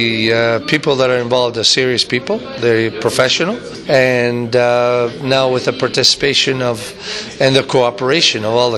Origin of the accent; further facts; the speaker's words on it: Canada; now in Europe; although I'm Canadian, I've been living in Europe for the last 20 years, and I'm European now. Although I have a Canadian passport, but I'm European.